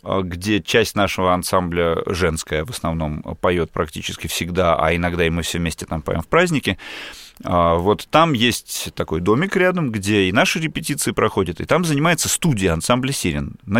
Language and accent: Russian; Saint Petersburg, Russia; В Питере, я же из Питера. Я же происхожу из другого города